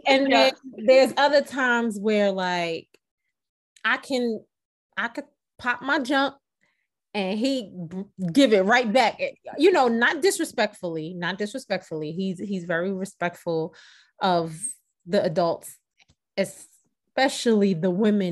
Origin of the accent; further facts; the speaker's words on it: Brooklyn, New York, United States; I mean, I'm from Brooklyn. I'm a little rough around the edges, you know?